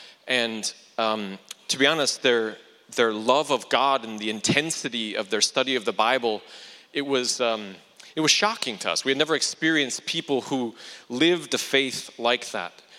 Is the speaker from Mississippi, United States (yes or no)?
no; Chicago, Illinois, United States; I come from Chicago in the United States. If anyone else here from Chicago, I know at least one from my cell group.